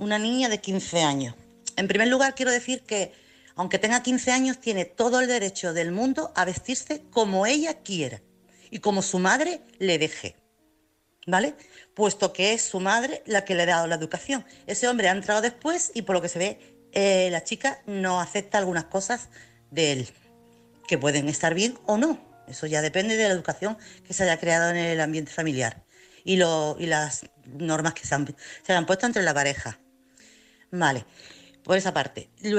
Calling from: Chiclana de la Frontera, Andalusia, Spain; corresponsal de Chiclana.

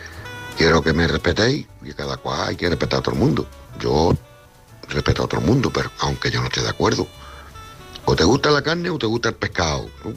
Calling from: Cádiz, Andalusia, Spain; de Cádiz.

